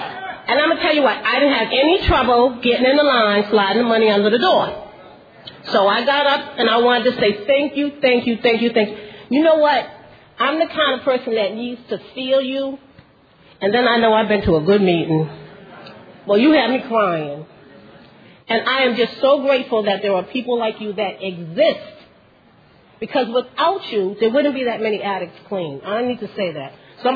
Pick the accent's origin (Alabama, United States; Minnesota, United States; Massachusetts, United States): Massachusetts, United States; Boston; I'm an addict. I'm from Boston, Massachusetts.